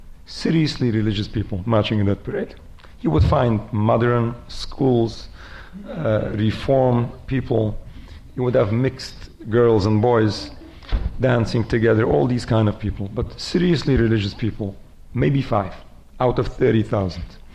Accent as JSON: {"language": "English", "region": "New York", "country": "United States", "said": "Like, for example, I'm from New York. There's in New York an annual parade for Israel."}